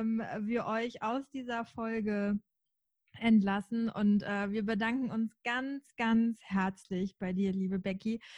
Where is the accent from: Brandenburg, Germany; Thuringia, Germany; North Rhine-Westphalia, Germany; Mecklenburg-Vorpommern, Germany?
North Rhine-Westphalia, Germany; Naja, ich komme aus dem Ruhrgebiet.